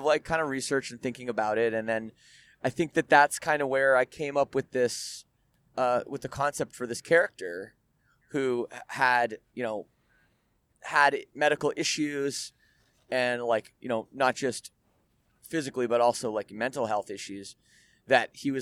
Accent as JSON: {"language": "English", "country": "Canada", "said": "I'm Canadian and we have universal health care"}